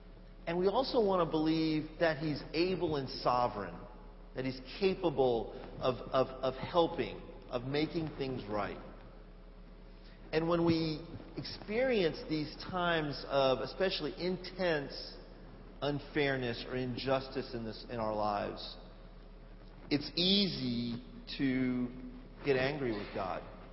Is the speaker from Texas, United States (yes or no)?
yes; Texas, United States; I'm from Texas, so I know some of you from New York, but I'm from Texas, and I just can't root for a New York team.